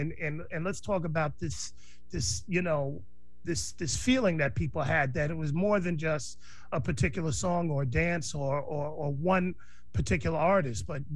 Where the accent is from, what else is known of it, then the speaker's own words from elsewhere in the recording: California, United States; somebody, you know, found out that I was from the Bay and was asking me about Bay music